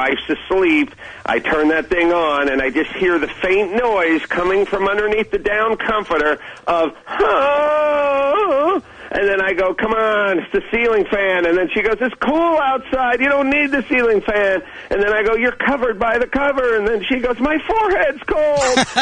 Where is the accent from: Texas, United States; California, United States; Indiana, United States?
California, United States; North Hollywood; I grew up in North Hollywood, so it was just, my parents wouldn't have driven us anywhere